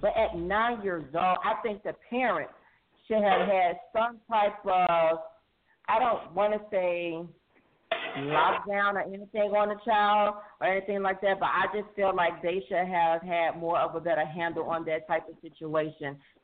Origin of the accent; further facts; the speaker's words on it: Macon, Georgia, United States; Because I know growing up in Macon, in high school, you know, I had a lot of LGBT friends.